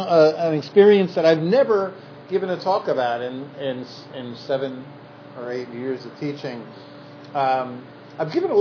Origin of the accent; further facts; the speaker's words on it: New York, United States; And so, as a New Yorker, that's an invitation to dance, basically.